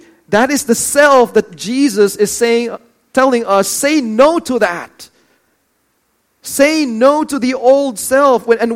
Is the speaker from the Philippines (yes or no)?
yes; Philippines; You're not being Filipino now. You know, we love rice